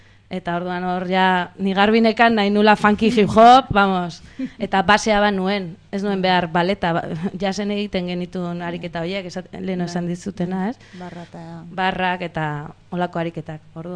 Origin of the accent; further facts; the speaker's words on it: Andoain, Basque Country, Spain; baina andoanen, nire herrian, osea, muitu gabe, eta hor bertan.